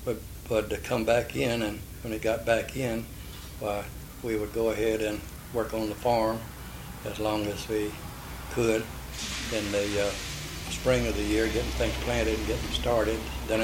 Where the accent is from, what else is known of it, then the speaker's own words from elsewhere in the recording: Tampa, Florida, United States; Well, I was raised in Tampa. My mother died when I was 8 years old, and then we moved from one place to the other until I was 12 years old. Then we moved to Port Tampa